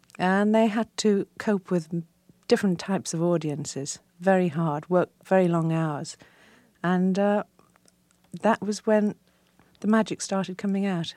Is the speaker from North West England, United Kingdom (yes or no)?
yes; Liverpool, North West England, United Kingdom; a Liverpool girl trying to emulate that sort of style was something else. I mean, I couldn't change my accent to French